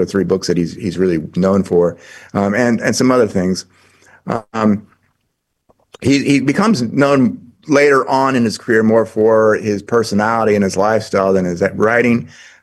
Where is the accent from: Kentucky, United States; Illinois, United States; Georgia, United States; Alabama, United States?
Kentucky, United States; Louisville; that comes out of Louisville, Kentucky, which is sort of my hometown